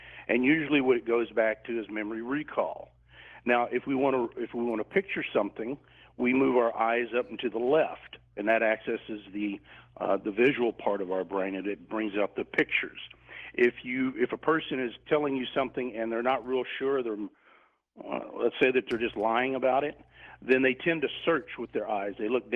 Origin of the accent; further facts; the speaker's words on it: Texas, United States; You know, it happened when I was a kid, growing up in Texas, and I started martial arts when I was 11, and I started competing kickboxing around the state of Texas when I was 16, 17 years old.